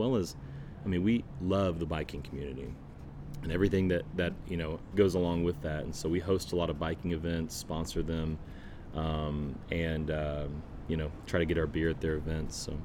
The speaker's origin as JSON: {"language": "English", "town": "Bentonville", "region": "Arkansas", "country": "United States", "tie": "born or raised there", "said": "And I have felt for a long time growing up in Bentonville that there's a really unique opportunity and connection in Northwest Arkansas"}